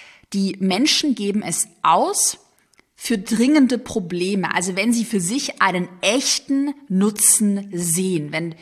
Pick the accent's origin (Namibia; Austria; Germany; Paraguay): Germany; Sigmaringen, Baden-Württemberg; born there; Ich bin ja gebürtige Schwäbin in Sigmaringen auf der Schwäbischen Alb geboren.